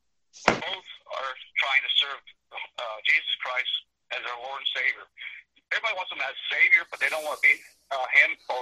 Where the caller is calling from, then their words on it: Kentucky, United States; from Kentucky.